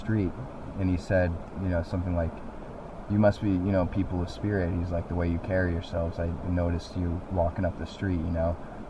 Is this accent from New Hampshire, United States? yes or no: yes; New Hampshire, United States; Like, you come from Colorado, Dave's from Nevada, we're from New Hampshire.